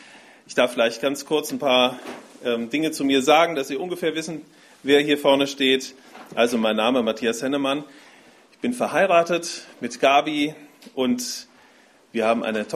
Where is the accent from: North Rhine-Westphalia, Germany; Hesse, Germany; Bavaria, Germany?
Hesse, Germany; Dillenburg; born there; Ja, ich komme gebürtig aus Dillenburg. Das liegt so ungefähr 100 Kilometer nördlich von Frankfurt.